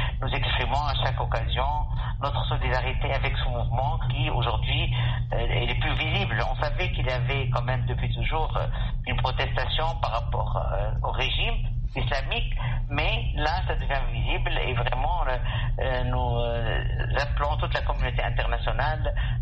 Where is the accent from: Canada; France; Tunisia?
Tunisia; Nous sommes des Tunisiennes, des Tunisiens très solidaires avec...